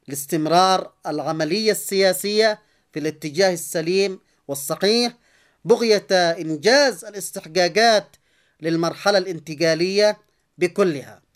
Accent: Yemen; الذي يجب أن نفكر به جميعا كيمنيين من كل القوى ومن كل المناطق

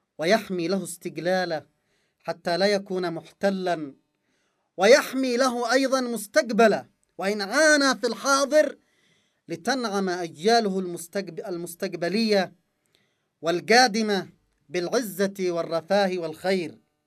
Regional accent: Yemen; نحن كيمنيين، كشعب يمني، نحن المعنيون بأمرنا

